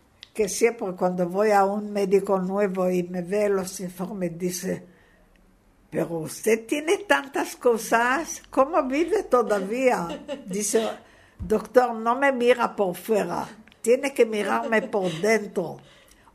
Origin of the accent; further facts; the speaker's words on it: Israel; cuando yo digo soy de Israel, dice: ¿dónde es Israel? Y entonces yo, después de este, digo: yo soy de la Tierra Santa.